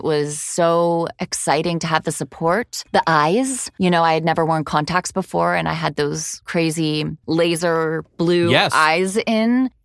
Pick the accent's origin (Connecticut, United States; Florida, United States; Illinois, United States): Florida, United States; Miami; since I am pure American second generation Miami.